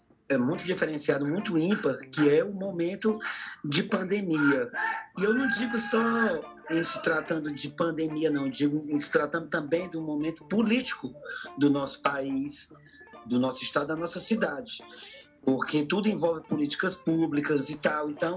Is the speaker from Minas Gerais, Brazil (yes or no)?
no; Fortaleza, Ceará, Brazil; Nasci na Praia de Iracema, mais precisamente no Poço da Draga. E moro aqui desde que nasci, 36 anos.